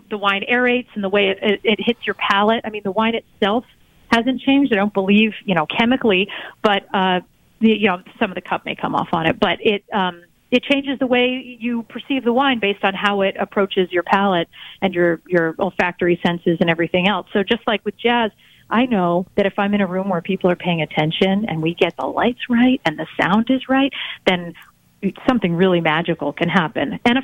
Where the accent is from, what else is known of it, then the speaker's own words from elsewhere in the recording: Boston, Massachusetts, United States; I'm originally from Boston, how to get back to Boston by way of Connecticut.